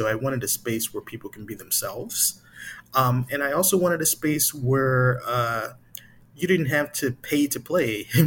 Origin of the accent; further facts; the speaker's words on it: Chicago, Illinois, United States; I'm from Chicago originally.